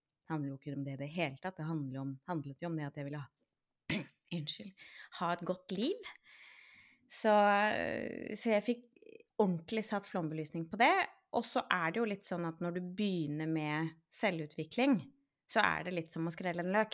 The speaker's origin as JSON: {"language": "Norwegian", "town": "Hvasser", "region": "Vestfold", "country": "Norway", "lives_now": "Tjøme, Norway", "said": "jeg er jo egentlig fra Hvasser, men nå bor jeg på Tjøme."}